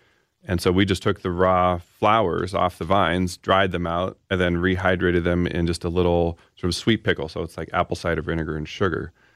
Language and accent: English; Seattle, Washington, United States; I'm from Seattle and in the Northwest